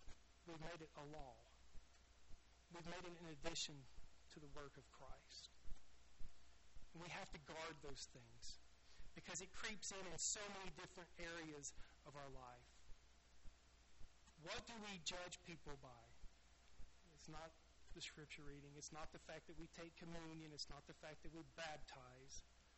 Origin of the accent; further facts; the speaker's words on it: the South, United States; especially from where I grew up in the South